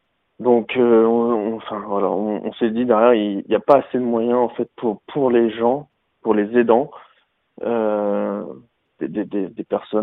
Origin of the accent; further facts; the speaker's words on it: Bourgogne-Franche-Comté, France; sachant qu'on est de Saône-et-Loire